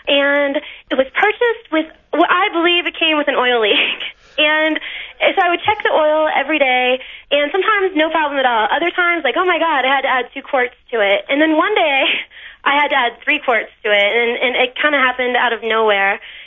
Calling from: Montezuma, Colorado, United States; I'm calling from Montezuma, Colorado.

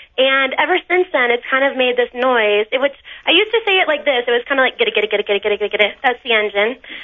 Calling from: Montezuma, Colorado, United States; I'm calling from Montezuma, Colorado.

